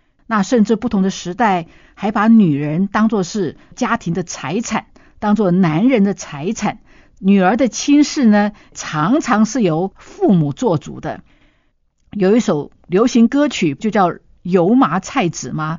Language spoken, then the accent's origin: Chinese; China